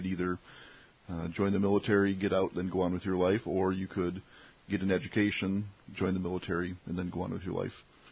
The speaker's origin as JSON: {"language": "English", "town": "Mankato", "region": "Minnesota", "country": "United States", "tie": "born or raised there", "said": "I was born here in Mankato, went to school in Notre Dame"}